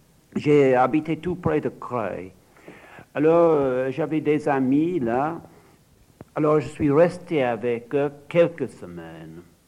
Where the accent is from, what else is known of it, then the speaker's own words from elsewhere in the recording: Ireland; born there; first language English; French is a second language; Malheureusement, je ne parle pas bien français. Parce que quand j'étais jeune, j'étais né en Irlande